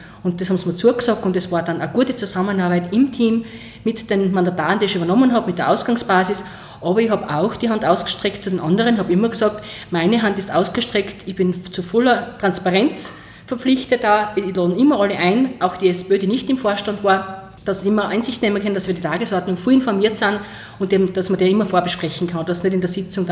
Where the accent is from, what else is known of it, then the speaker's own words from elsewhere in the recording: Styria, Austria; sagt man bei uns in Oststeiermark